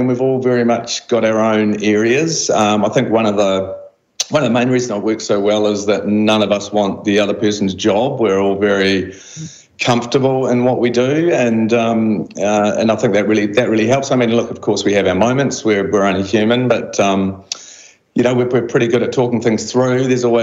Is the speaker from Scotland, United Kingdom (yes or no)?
no; London, United Kingdom; born there; And so I was born in London as well, well, when my parents were over there on sabbatical, so I had the British passport.